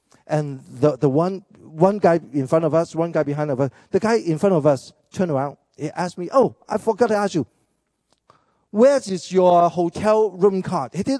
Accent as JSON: {"language": "English", "country": "Hong Kong", "tie": "born or raised there", "first_language": "Cantonese", "second_language": "English", "said": "I grew up in Hong Kong, we speak Cantonese."}